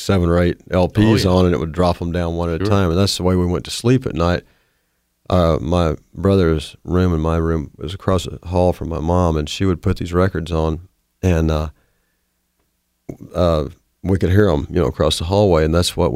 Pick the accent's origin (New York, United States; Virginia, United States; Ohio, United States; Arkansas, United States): Arkansas, United States; Alpine; also born or lived in Hot Springs; I was born in Hot Springs, Arkansas, but raised in a little town called Alpine, which had 110 people